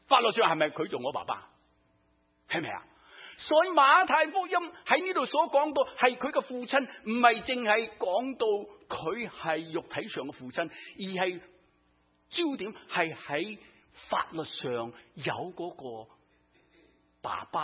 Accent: China; 给了提示你了，我们中国人是不是有姓有名的？

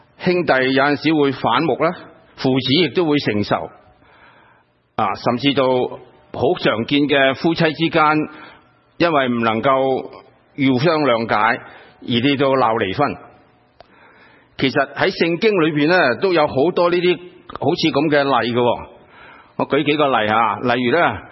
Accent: China; 我哋中国人有一 句俗语叫做家家有本难念的经

